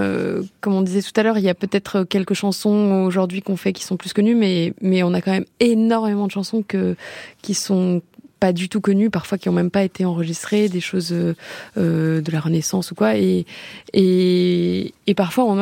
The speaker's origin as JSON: {"language": "French", "country": "Brazil", "said": "quand on est brésilien, n'est pas la même, je pense, que quand on est français ou quand on n'est pas brésilien"}